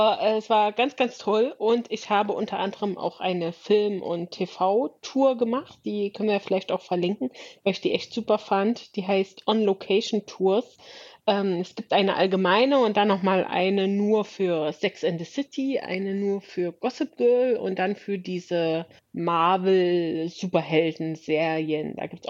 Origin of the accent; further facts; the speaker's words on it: Berlin, Germany; Also auch als Berlinerin kein Vergleich.